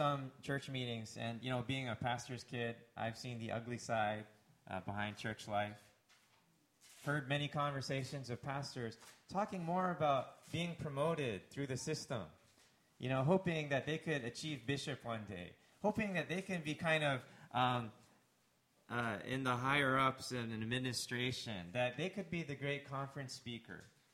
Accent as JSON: {"language": "English", "country": "Canada", "lives_now": "United States", "said": "You know, the interesting thing I noticed being a Canadian living in the States, a lot of how America was formed was through very, very difficult conflict."}